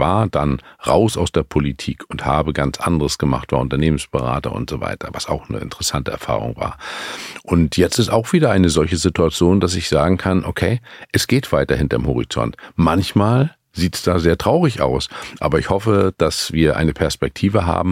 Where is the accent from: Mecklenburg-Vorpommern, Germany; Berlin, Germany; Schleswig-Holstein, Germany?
Mecklenburg-Vorpommern, Germany; ich komme ja aus Mecklenburg-Vorpommern.